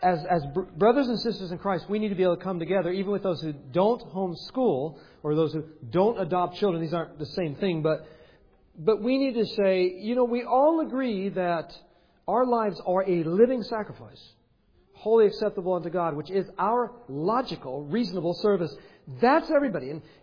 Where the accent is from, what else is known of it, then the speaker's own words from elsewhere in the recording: Grants Pass, Oregon, United States; I need to go see my folks up in Grants Pass, Oregon. I said, that's my hometown.